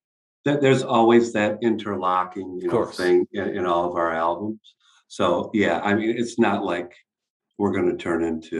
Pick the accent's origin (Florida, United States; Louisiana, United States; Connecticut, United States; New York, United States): New York, United States; Watertown; So I grew up near Syracuse, New York, in Watertown, New York.